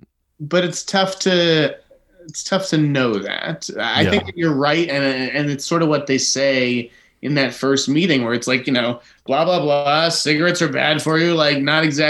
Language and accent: English; Boston, Massachusetts, United States; I don't have a gun, but I would chase after somebody with a golf club. I'm from Boston, after all.